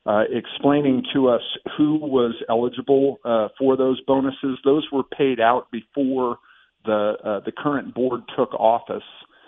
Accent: Ohio, United States; Yeah, you know, there was a bakery that was famous for its donuts, and that was always a Sunday treat for our family.

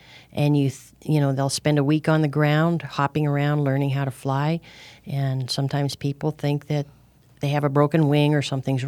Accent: Tucson, Arizona, United States; Well, as a kid growing up in Tucson, I used to rescue all the little animals and bring them home.

